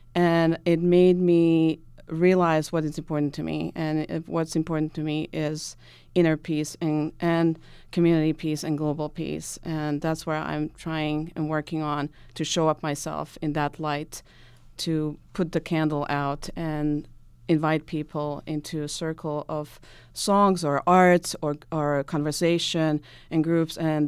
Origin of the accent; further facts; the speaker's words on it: Bosnia & Herzegovina; now in Arcata, United States; Well, I'm Bosnian, and I... born and raised in Bosnia, and then in 1992, my life has changed.